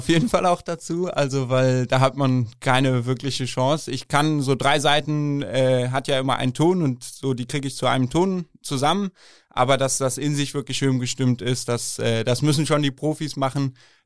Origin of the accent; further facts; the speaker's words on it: Cologne, North Rhine-Westphalia, Germany; ich bin in der Kölner Südstadt aufgewachsen